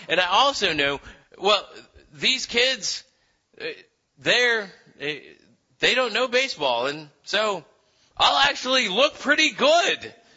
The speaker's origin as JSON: {"language": "English", "country": "Philippines", "tie": "born or raised there", "said": "when I was a kid, I grew up in the Philippines"}